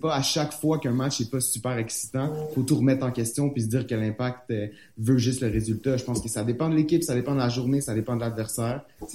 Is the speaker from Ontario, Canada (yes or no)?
no; Montreal, Quebec, Canada; Moi, je suis Montréalais